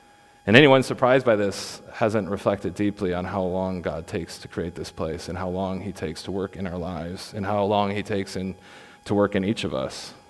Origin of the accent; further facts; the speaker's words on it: Grand Rapids, Michigan, United States; I can think of a church from my hometown in Grand Rapids.